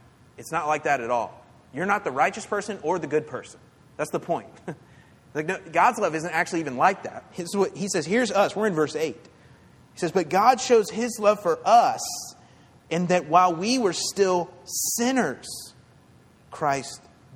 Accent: Florida, United States; You know, I grew up in Florida. We have a lot of lakes in Florida.

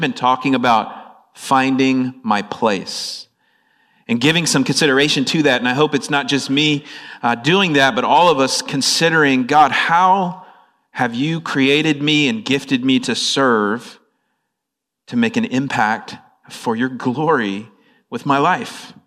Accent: Florida, United States; I'm from Florida, but I was living in North Carolina at that time.

